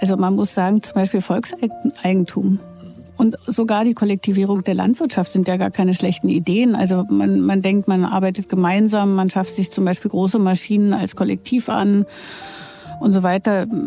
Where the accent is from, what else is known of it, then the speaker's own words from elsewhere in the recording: East Germany, Germany; ich bin auch aus dem Osten